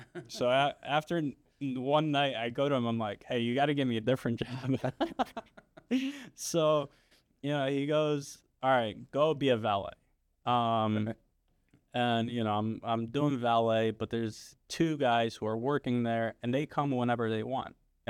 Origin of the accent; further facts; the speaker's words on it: Pennsylvania, United States; So I grew up in Bucks County. Went to Pensbury High School